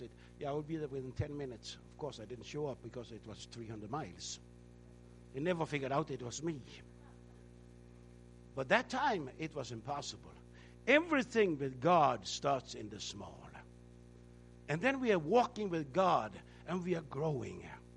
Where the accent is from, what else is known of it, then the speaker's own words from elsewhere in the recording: Denmark; first language Danish; English is a second language; And we are from Denmark, we speak Danish.